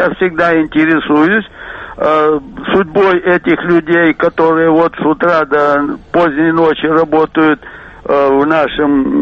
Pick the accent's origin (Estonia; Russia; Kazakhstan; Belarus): Kazakhstan; Almaty; Я сам из Алматы и с 43-го года объездил Среднюю Азию.